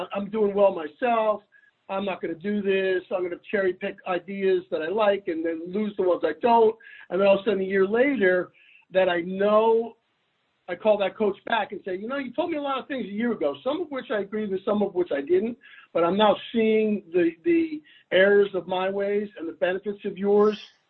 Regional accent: Ridgefield, Connecticut, United States; I grew up in Richfield, Connecticut, Fairfield County, and my mother's still there.

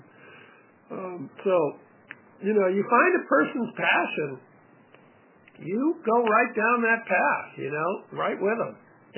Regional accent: Hingham, Massachusetts, United States; I mean, I grew up in Hingham.

